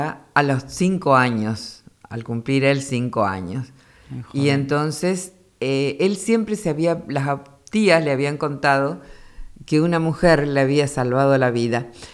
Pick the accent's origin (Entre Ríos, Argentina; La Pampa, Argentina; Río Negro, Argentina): Entre Ríos, Argentina; San Jaime; Bien, y después seguí de Curuzú hacia San Jaime, mi pueblo donde crecí, porque mis padres estaban instalados en San Jaime